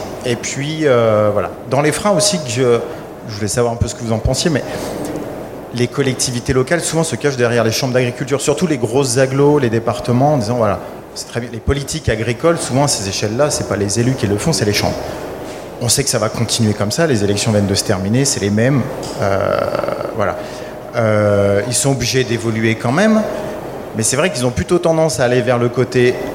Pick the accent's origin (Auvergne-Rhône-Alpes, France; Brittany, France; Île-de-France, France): Auvergne-Rhône-Alpes, France; Moi, je viens du département de l'Ain.